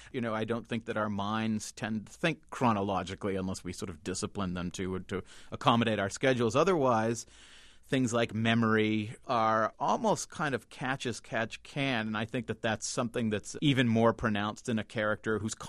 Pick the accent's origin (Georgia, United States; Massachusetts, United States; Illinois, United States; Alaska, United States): Massachusetts, United States; Wenham; Enon was, I should maybe say, was just the original name given to my hometown of Wenham in the first third or half of the 17th century.